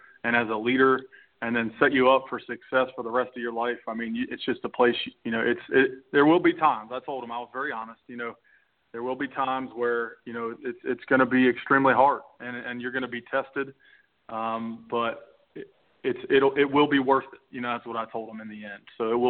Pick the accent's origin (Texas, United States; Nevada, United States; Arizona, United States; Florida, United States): Florida, United States; Orlando; I mean, I tell you what, I'm not from this area, but, I'm from Orlando. But I tell you what, I feel like I grew up here.